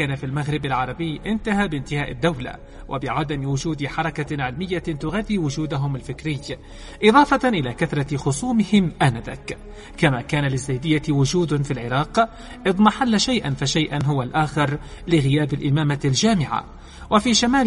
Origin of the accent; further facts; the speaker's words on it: Yemen; بلادنا اليمن